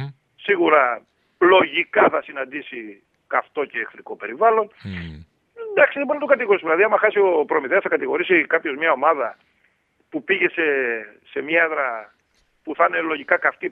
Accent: Patras, Western Greece, Greece; Σαν πατρινός, θέλω να σε δύο.

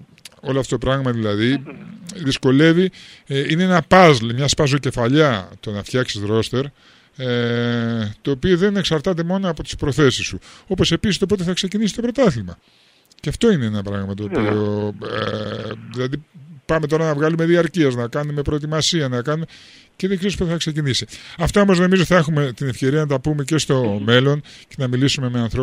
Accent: Patras, Western Greece, Greece; Δεν το λέω σαν πατρινός σαν Παναχαϊκή

